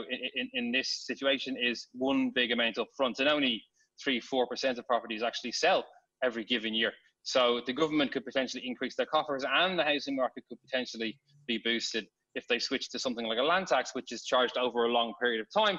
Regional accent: Ireland; I'm originally from Ireland

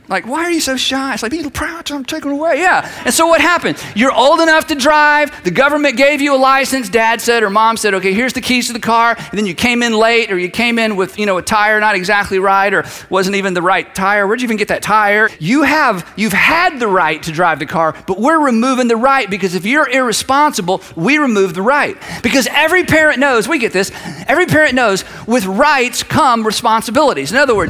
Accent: United States; I'm an American. I can do what I want.

